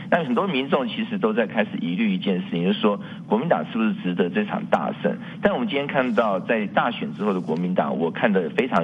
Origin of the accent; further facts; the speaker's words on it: Taiwan; 我是台湾人，我是中国人，我的中国是中华民国。